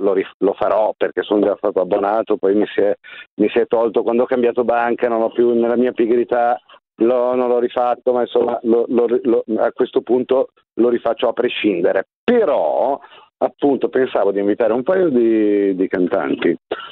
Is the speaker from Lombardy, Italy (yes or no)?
yes; Malegno, Lombardy, Italy; ma il mio paese, che si chiama Malegno, è un faro di civiltà, ma non è l'unico in Val Camonica